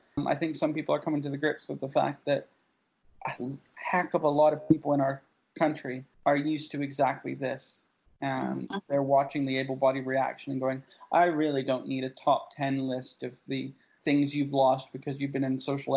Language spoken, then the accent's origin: English; United Kingdom; born or raised there